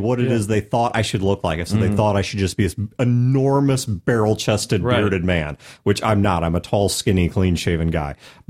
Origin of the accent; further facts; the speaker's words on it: United States; For example, as an American, I cannot handle the full heat of properly made Thai food